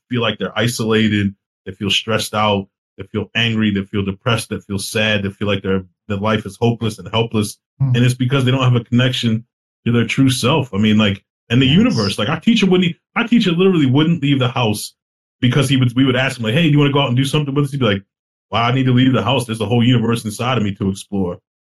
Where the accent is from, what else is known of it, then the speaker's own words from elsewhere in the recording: Baltimore, Maryland, United States; I'm from Baltimore.